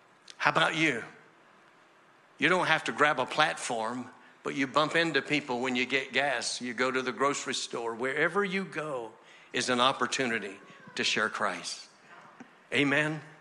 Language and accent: English; Laurinburg, North Carolina, United States; And it's like … is holding a crusade at the Armory and invites all of the people in Laurinburg, North Carolina. That was my hometown.